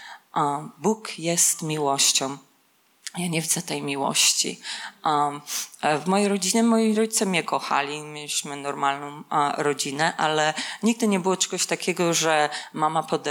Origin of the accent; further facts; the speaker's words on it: Żurawina, Lower Silesian Voivodeship, Poland; moved away; Ja jestem z Polski, oryginalnie, z Żurawiny koło Wrocławia.